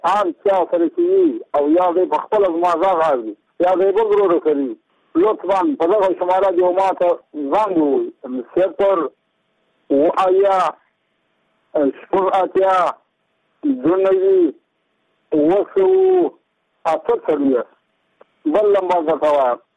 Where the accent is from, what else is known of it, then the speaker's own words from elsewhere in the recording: Badghis, Afghanistan; زه په خپله د بادغیس ولایت یم، د مقند ولسوالۍ یم.